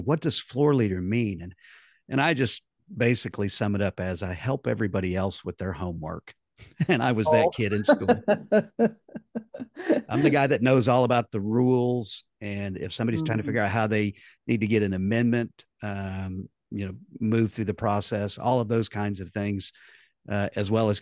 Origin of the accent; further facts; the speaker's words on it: Del City, Oklahoma, United States; I am the elected representative for my hometown, which is Del City, and the surrounding community that other people call South Oklahoma City, and I refer to as the suburbs of Del City.